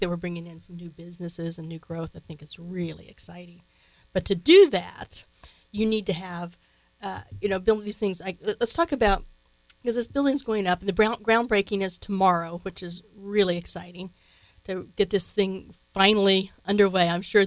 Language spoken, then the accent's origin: English; Kansas, United States; also born or lived in Lawrence; I was born in Lawrence, but I grew up in western Kansas out there.